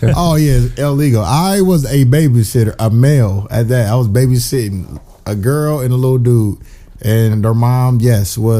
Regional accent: Atlanta, Georgia, United States; now in Ohio, United States; When I moved to Ohio from Atlanta, I noticed there was a drought in music.

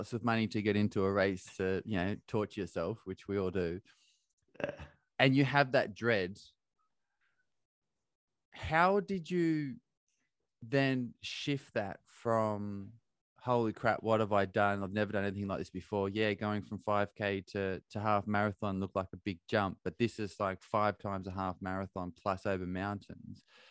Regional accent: Bathurst, New South Wales, Australia; But for growing up in Bathurst and traveling to Sydney a hell of a lot for sport

